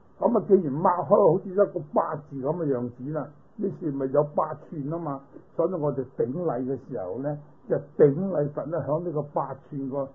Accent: China; 在我哋中国人说为咧唔礼貌，袒胸露臂

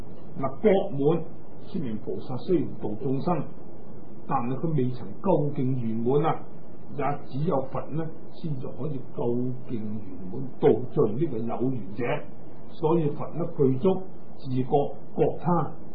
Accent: Hong Kong; 我哋香港人中午十二点，实际上美国啊，以夏威夷咁近嚟讲咧，都已经系下午六点噶啦。

